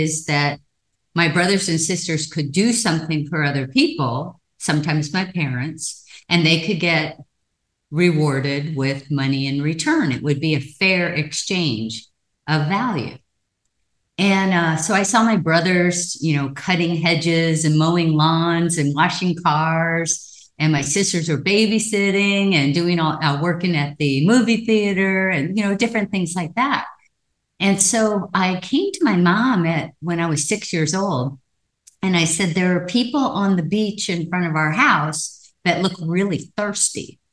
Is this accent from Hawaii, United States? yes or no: yes; Hawaii, United States; So I grew up in a family, the last of 10 children, born and raised in Hawaii.